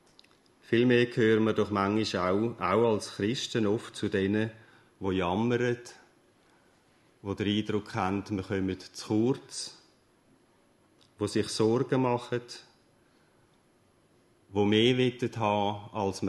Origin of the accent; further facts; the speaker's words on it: Switzerland; Als Schweizer sollten wir eigentlich Weltmeister sein in Sachen Dankbarkeit.